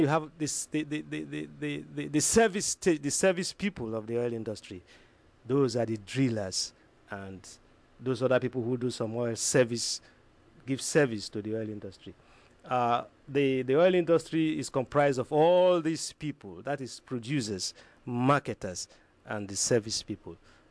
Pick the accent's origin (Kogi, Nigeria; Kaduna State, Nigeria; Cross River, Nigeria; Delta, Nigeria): Delta, Nigeria; Warri; where I was born in Warri, in the Delta State of Nigeria. I was brought up in the coastal area, and I was born there, the oil district of Nigeria.